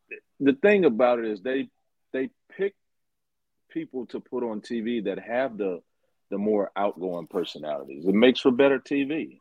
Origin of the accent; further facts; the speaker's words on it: the South, United States; I'm from the South, so yeah.